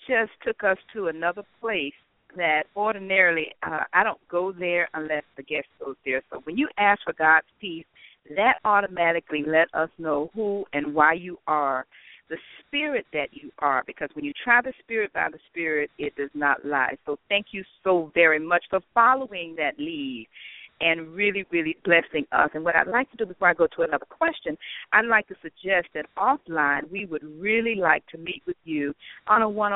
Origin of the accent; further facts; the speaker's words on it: Florida, United States; And although I'm from Dade County, I am I'm making myself a part of that county.